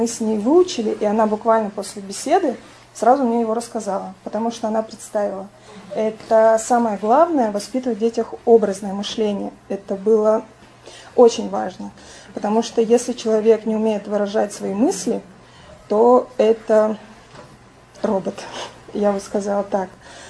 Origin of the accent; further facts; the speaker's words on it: Tyumen, Tyumen Oblast, Russia; Я приехала туда, когда мне было 23 года. И на тот момент я сама родом из Тюмени. Это областной город большой достаточно.